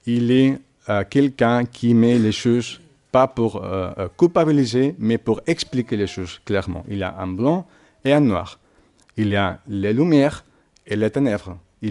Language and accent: French; Catalonia, Spain; French is a second language; Comme vous savez, moi je suis espagnol, et si on, nous sommes un peu plus spécifiques, je suis catalan.